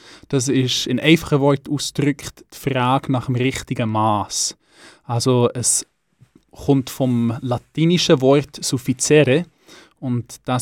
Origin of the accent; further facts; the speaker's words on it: Bern, Switzerland; Ja, ich bin aus Bern, wie du gesagt hast. Ich bin Student in Wädenswil